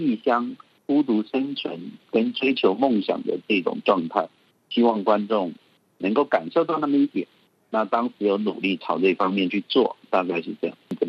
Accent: Myanmar; 特别对我这种来自于比较偏远的一个地区缅甸，然后相对我们在地的电影并不那么发达的一个状况下

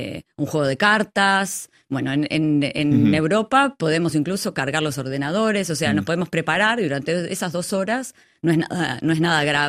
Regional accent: Uruguay; En mi infancia, en Uruguay, nosotros teníamos cortes programados a determinada hora, de determinado día de la semana

